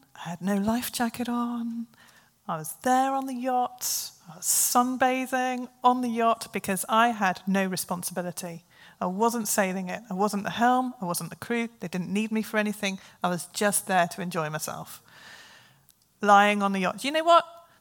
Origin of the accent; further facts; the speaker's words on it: Plymouth, South West England, United Kingdom; I come from Plymouth